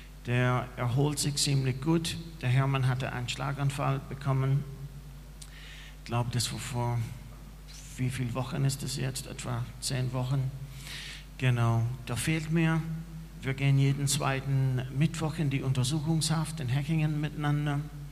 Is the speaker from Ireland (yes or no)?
yes; Ireland; German is a second language; now in Germany; Ich komme ursprünglich aus Irland.